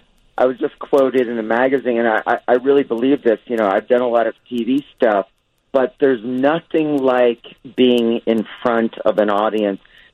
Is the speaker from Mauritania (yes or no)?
no; New Jersey, United States; I'm from Jersey, you're in Chicago